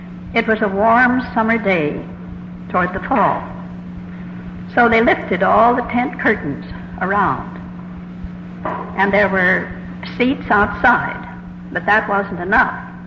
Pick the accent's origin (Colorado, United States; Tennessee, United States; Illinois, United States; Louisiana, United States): Colorado, United States; moved away; When I came out here from Colorado, it was so strange. I used to write back to my mother, and I said, they plow the hills here.